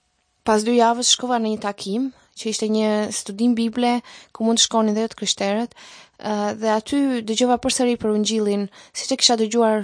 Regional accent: Vlorë, Vlorë County, Albania; nga Shqipëria dhe jam rritur në Vlorë dhe kam shkuar në shkollë atje, kur komunizmi u përmbys në vitin 1991.

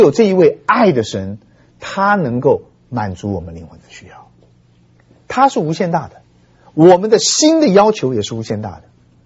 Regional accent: China; 哎呀，我们中国人受不了啊。

